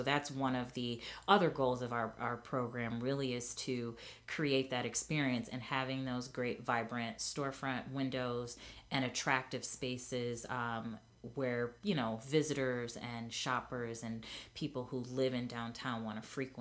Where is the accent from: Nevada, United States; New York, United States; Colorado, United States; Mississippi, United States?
New York, United States; Buffalo; I'm originally born and raised in Buffalo. I actually grew up on the east side and also in the University District. So my family is from Buffalo as well.